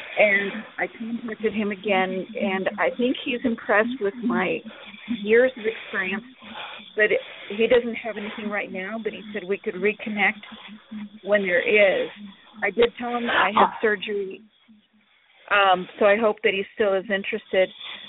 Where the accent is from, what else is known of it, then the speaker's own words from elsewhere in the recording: Sacramento, California, United States; I'm from Sacramento, California.